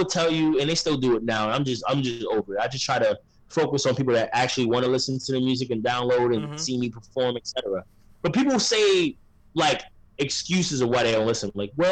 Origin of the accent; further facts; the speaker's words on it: Brooklyn, New York, United States; because, you know, I grew up in Brooklyn.